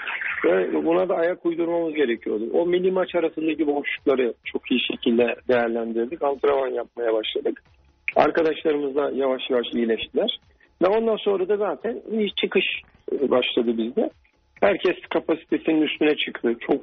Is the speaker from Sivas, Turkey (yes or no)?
yes; Sivas, Turkey; Ben buralıyım. Sivaslıyım tabii ki.